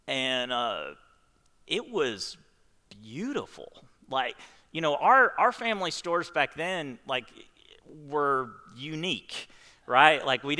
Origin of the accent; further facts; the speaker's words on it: United States; But dang it, I'm an American.